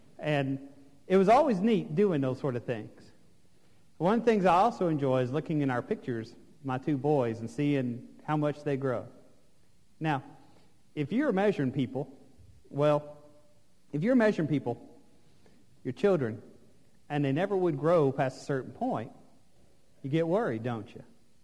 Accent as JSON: {"language": "English", "town": "Odessa", "region": "Texas", "country": "United States", "tie": "born or raised there", "said": "When I go back to my old home place, I grew up in Odessa, Texas."}